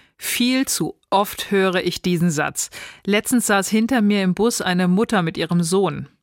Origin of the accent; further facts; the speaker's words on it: Rhineland, Germany; Gott sei Dank bin ich im Rheinland geboren, umgeben von rheinischen Frohnaturen, habe quasi im Karneval und in schrägen Witzen als Kind gebadet.